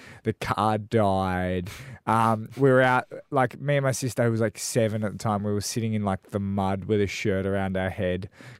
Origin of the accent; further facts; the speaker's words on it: Darwin, Northern Territory, Australia; also born or lived in Perth; because I was born in Perth to the age of 4, and then straight to the age of 4. They were like, quick, catch up. And we drove to Darwin to live in Darwin.